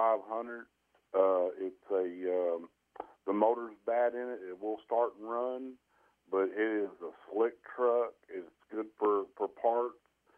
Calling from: Cordell, Oklahoma, United States; Good morning. This morning I am calling from Cordell.

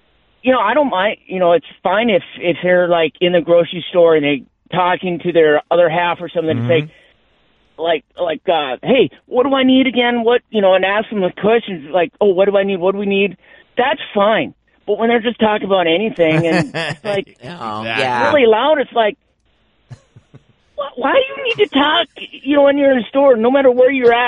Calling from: Fargo, North Dakota, United States; I'm from Fargo.

